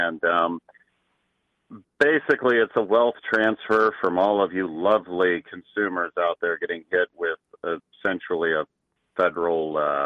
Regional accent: Nebraska, United States; Hey, it is … from Nebraska.

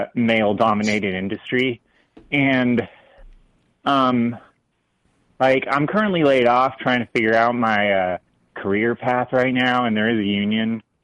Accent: Portland, Oregon, United States; like, I'm from Portland, but, like, all my coworkers are, you know, they're cowboys or loggers. They're from the rural area.

